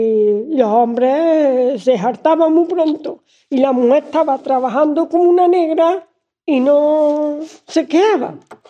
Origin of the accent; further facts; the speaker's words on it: Estepa, Andalusia, Spain; soy de Estepa y mi primer trabajo fue en los mantecaos con 11 años.